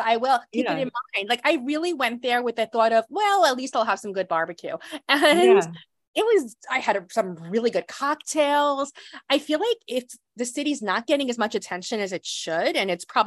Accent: Brooklyn, New York, United States; as a New Yorker, especially a born and bred Brooklynite

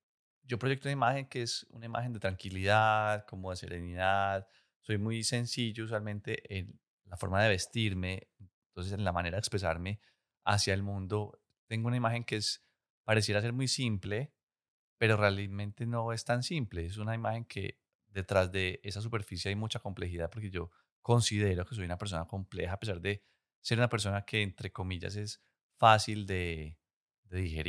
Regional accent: Medellín, Antioquia, Colombia; yo soy un hombre de 35 años, soy de Medellín, Antioquia, colombiano. Nací en el seno de una familia compuesta por mamá, papá y hermano mayor. Todos acá en Medellín.

